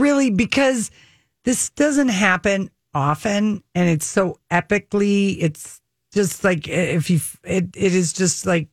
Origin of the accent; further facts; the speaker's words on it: Minnesota, United States; And Julian, we're from Minnesota.